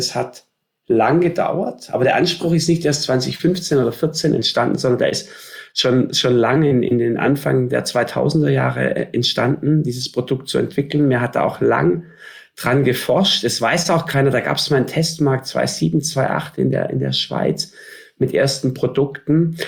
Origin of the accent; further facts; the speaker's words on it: Baden-Württemberg, Germany; mein gebürtiger Schwabe